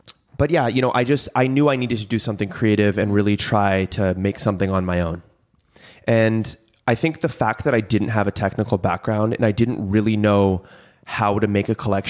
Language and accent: English; Los Angeles, California, United States; I said, oh, I'm from Los Angeles.